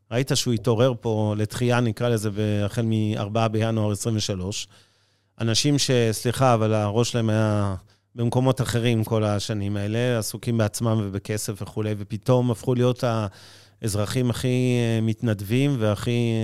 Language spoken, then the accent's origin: Hebrew; Ramat Gan, Tel Aviv District, Israel; כי גדלתי ברמת גן